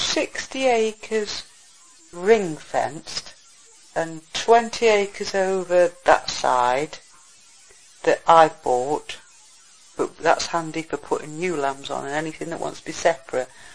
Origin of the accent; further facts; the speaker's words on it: Bakewell, East Midlands, United Kingdom; then I retired, came back, because I'm originally from Bakewell.